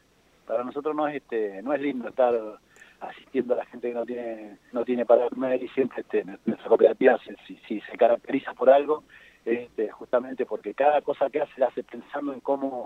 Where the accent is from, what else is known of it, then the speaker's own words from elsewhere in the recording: Wilde, Buenos Aires Province, Argentina; nosotros somos de Wilde, del barrio San Lorenzo.